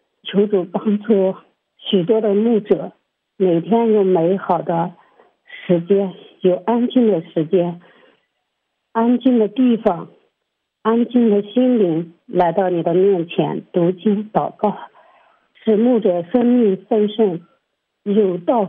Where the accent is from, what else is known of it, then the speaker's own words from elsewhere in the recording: Anhui, China; 我是来自安徽的